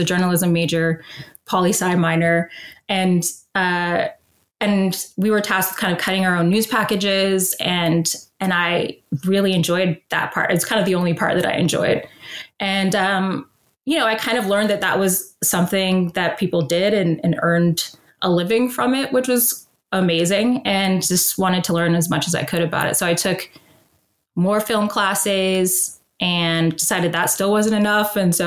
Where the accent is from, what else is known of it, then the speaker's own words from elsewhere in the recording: Seattle, Washington, United States; also born or lived in Atlanta; now in Los Angeles, United States; No, I grew up in Seattle. Kind of, well, Atlanta by way of Seattle, but that's where I was raised for the most part.